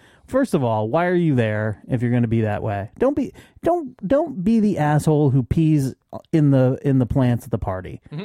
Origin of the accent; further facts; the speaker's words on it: Scotland, United Kingdom; I'm Scottish.